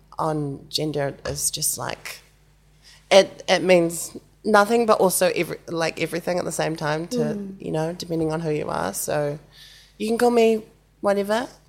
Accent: Raumati South, Wellington, New Zealand; I grew up in Kapiti, Raumati South, which is lovely coastal village, and like about 45 minutes away from Wellington, so that's where I'm from. My dad is from Hastings, Wairoa area. And my mum is from Pukerua Bay

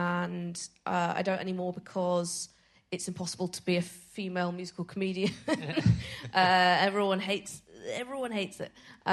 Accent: Edinburgh, Scotland, United Kingdom; because I'm from Edinburgh

